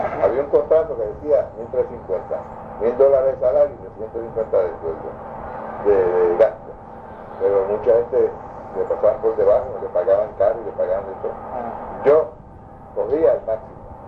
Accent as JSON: {"language": "Spanish", "country": "Puerto Rico", "said": "Una pequeña isla de 100 millas por 35 millas. Tan pequeña es que muchos americanos la conocen, que somos colonia de Estados Unidos."}